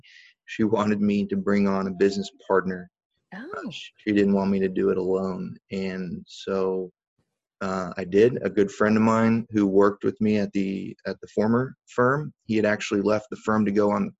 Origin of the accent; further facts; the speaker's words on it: Ozark, Missouri, United States; there was a change that happened in my life and in my hometown, which is Ozark, Missouri, which is very near, Branson, Missouri.